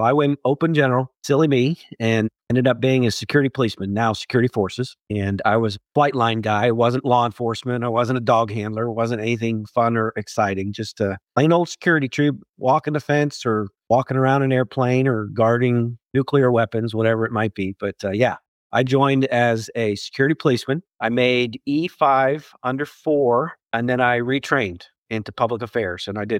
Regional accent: Zelienople, Pennsylvania, United States; I am Pennsylvania native. I say I'm from Pittsburgh only because the town that I grew up in, about 30 miles north, is so small, people don't know where it is.

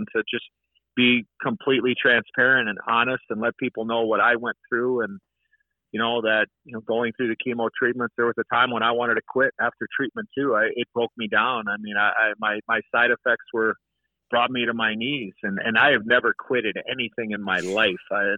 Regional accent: Chicago, Illinois, United States; playing for my hometown team, the Chicago Blackhawks, being drafted in the first round as a 18-year-old kid, you know, which had never been accomplished before, for an American-born hockey player to be the first American-born native son that be ever drafted by his hometown team

